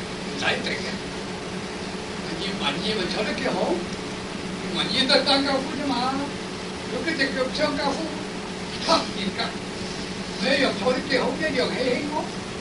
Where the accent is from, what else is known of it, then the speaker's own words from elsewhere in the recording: China; 日本式的坐法呢，我哋中國人個腳好辛苦嘅